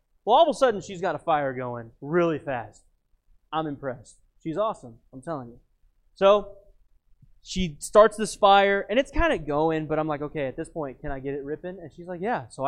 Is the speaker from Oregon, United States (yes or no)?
no; Texas, United States; I grew up in Texas and it really doesn't get that cold. Even in Lubbock, it doesn't get that cold